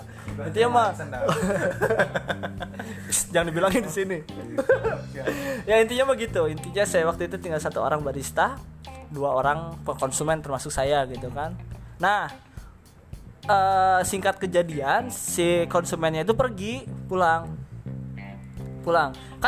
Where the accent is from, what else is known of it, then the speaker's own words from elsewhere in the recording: Purwakarta, West Java, Indonesia; Halo orang-orang Purwakarta. Saya orang Purwakarta loh.